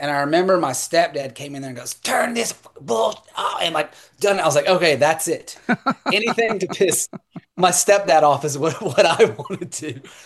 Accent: Georgia, United States; where I grew up in rural Georgia, middle Georgia, deep south

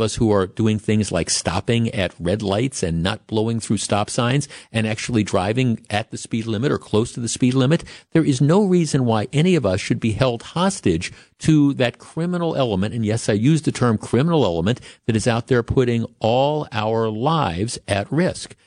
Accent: Glendale, Wisconsin, United States; I grew up in Glendale and I Silver Spring, Hampton, Capitol, these were all streets that I used to drive on a regular basis

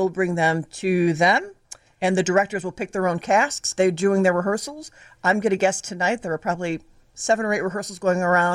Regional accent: Berwyn, Illinois, United States; I'm originally from Berwyn.

